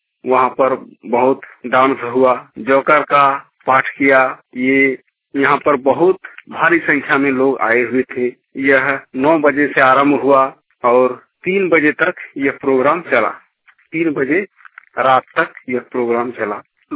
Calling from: Baman Mandi, Jharkhand, India; ग्राम छोटा आसना, post office बामन मांडी, जिला जामताड़ा, झारखंड से बोल रहा।

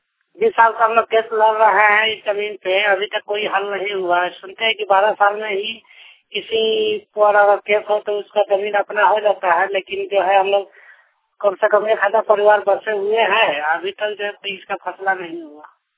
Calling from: Bardah, Bihar, India; मैं ग्राम बरदाह पंचायत से बोल रहा हूँ, जिला मोतिहारी पूर्वी चंपारण हुआ।

